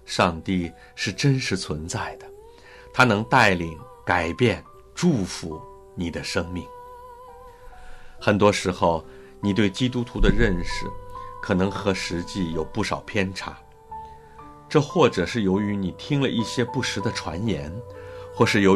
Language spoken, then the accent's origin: Chinese; China; 我是一个中国人，信了耶稣，我还是中国人